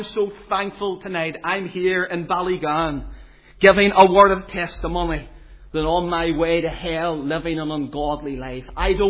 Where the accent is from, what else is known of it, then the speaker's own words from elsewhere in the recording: Belfast, Northern Ireland, United Kingdom; Sadly, growing up in Kilburn Street, I was never in a Sunday school, and yet there was a mission hall, a little Belfast City mission hall at the top of our street.